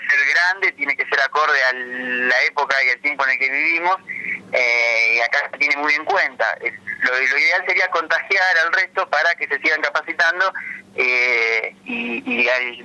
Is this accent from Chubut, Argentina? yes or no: yes; Rawson, Chubut, Argentina; Así es, te agradezco muchísimo a vos, a Rómulo, por el espacio, dejarme mandar un saludo a mi familia, a toda la gente de Rawson, que la verdad se extraña mucho